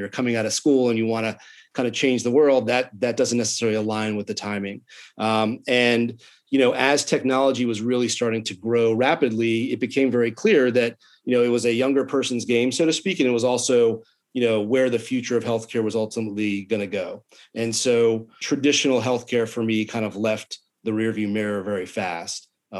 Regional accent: Atlanta, Georgia, United States; So I'm from Atlanta originally and was a minor league hockey announcer of all things right out of college

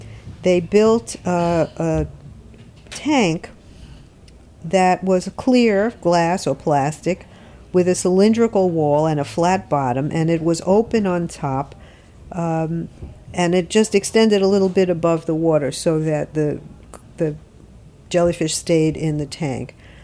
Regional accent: United States; when I was growing up on Long Island Sound, we had a little boat

